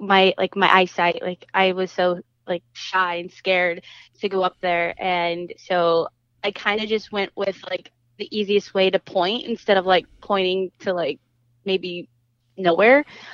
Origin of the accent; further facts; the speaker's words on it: Washington, United States; now in Los Angeles, United States; I'm originally from Washington State.